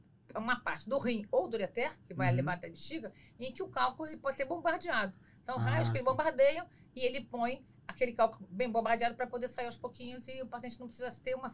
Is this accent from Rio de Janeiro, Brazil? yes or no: yes; Nova Iguaçu, Rio de Janeiro, Brazil; Então, eu sou de Nova Iguaçu, então sei muito bem falar o quanto a Baixada Fluminense tinha essa dificuldade. Nasci lá, vim para o Rio